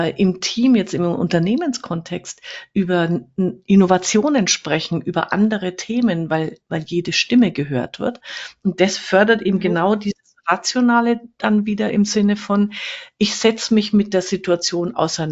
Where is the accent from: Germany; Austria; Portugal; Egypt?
Germany; Fürth, Bavaria; ich komme ja auch aus Fürth, also fränkisch, die Bratwürste in der Semmel